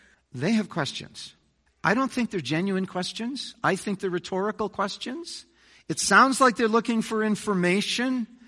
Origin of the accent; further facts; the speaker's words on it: Winnipeg, Manitoba, Canada; When I was growing up in Winnipeg in a good Mennonite home